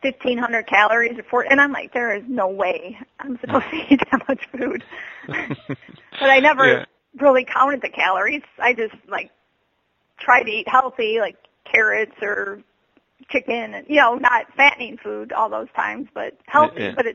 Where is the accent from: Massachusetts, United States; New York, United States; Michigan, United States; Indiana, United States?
Michigan, United States; Detroit; I'm from Detroit.